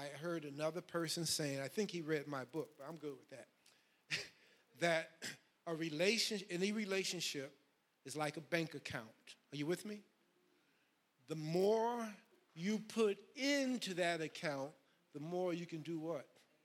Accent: New York City, New York, United States; I grew up in Harlem, New York.

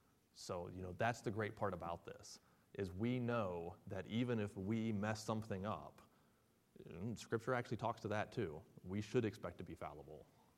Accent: West Virginia, United States; I'm some hick from West Virginia.

